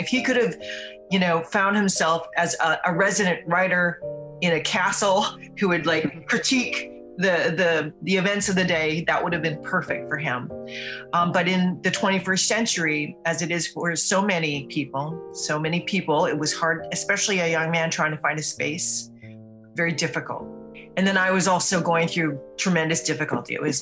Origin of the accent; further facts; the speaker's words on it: Vancouver, British Columbia, Canada; But I grew up in Vancouver. You know, art was what I turned to as a young person.